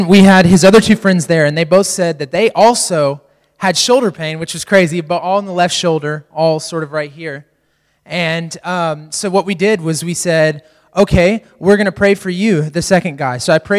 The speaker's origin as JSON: {"language": "English", "region": "Texas", "country": "United States", "said": "obviously I'm from the States. I'm from Texas"}